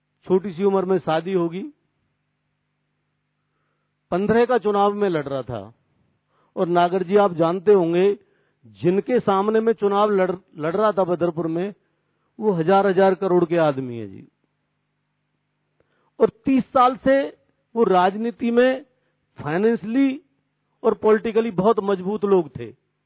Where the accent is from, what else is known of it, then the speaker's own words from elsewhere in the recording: Kotwan, Uttar Pradesh, India; मेरा गांव है कोटवन, जब आप मथुरा जाते हो दिल्ली से तो जहां से यूपी स्टार्ट होती है वहां एक छोटा सा गांव है